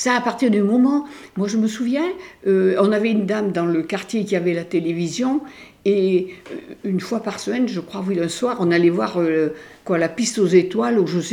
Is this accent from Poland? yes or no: no; Bourdeaux, Auvergne-Rhône-Alpes, France; je suis née à Bourdeaux et je mourrai à Bourdeaux. J'ai passé toute ma vie à Bourdeaux.